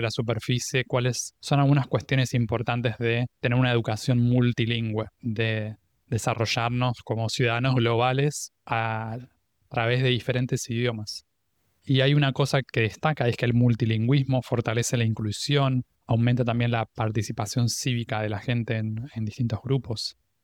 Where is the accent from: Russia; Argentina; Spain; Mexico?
Argentina; Y no es que dejé de ser argentino y al mismo tiempo estuve dispuesto a ser argentino y también un poco norteamericano